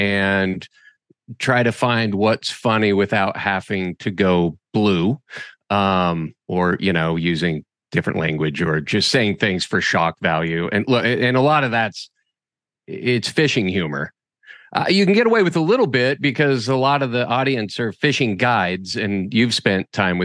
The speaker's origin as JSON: {"language": "English", "town": "Boise", "region": "Idaho", "country": "United States", "tie": "born or raised there", "said": "I was born and raised in Boise, Idaho, and I grew up in Boise and I went away for, I think about seven years."}